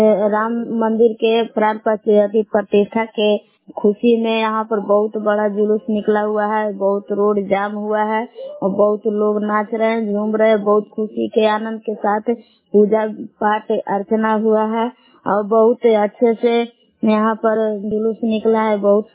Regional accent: Bilav, Bihar, India; मैं ग्राम बिलाव जिला कैमूर बबुआ के निवासी हूँ।

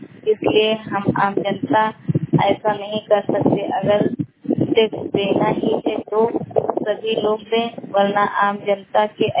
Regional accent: Hariharpur, Uttar Pradesh, India; मैं हरिहरपुर का जिला श्रावस्ती की रहने वाली हूँ।

